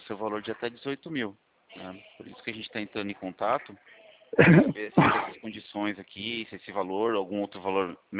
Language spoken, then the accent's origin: Portuguese; Itu, São Paulo, Brazil; Itu. Isso, é, sou de Itu.